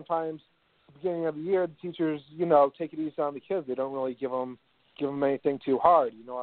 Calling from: Jacksonville, Florida, United States; Hey, I'm calling from Jacksonville.

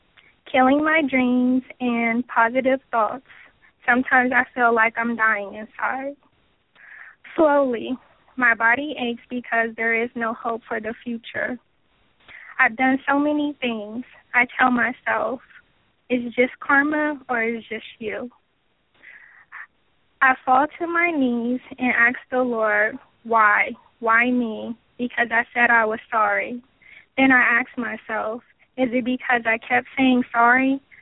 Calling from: Columbus, Ohio, United States; I'm calling from Columbus, Ohio.

